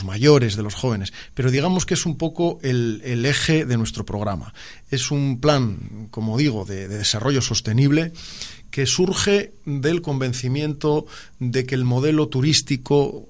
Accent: Laredo, Cantabria, Spain; also born or lived in Santander; en Laredo no había, cuando aquello, ni hospital ni maternidad. Entonces, bueno, pues nací en Santander y estuve pues los dos días que tiene que estar la madre en el hospital. Pero sí, en Laredo, soy abogado, tengo 42 años y tengo despacho propio abierto en Laredo.

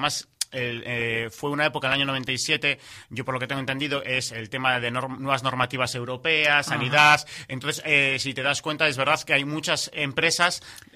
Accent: Solares, Cantabria, Spain; yo soy de Solares, ¿vale? ¿Sí? Pero bueno, siempre me he criado mucho, bueno, tanto en la quensería como de mis abuelos que tenían ganado y vacas

